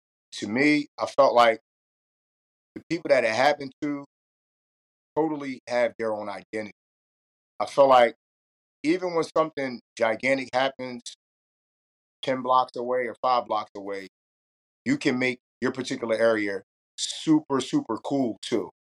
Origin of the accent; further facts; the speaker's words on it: New York City, New York, United States; I grew up in New York in Soho, stayed Soho for a long time with the big Midtown on the side.